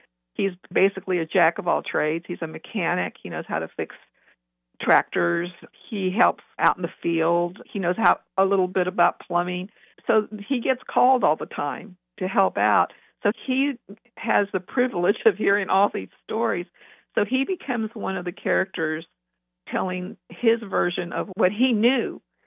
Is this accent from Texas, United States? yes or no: yes; Texas, United States; I was born and raised in Texas, and so I've lived here pretty much all my life.